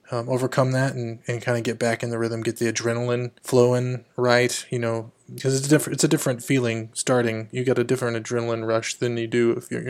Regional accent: Texas, United States; I'm so Texan.

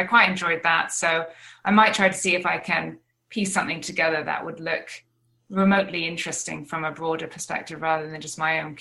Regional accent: Jersey; I grew up in Jersey, so I feel that I want to explore the folklore of Jersey, because there's quite a lot there as well.

